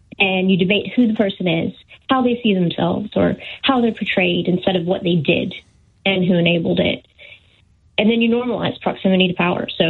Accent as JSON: {"language": "English", "country": "United States", "lives_now": "United Kingdom", "said": "but live in the UK"}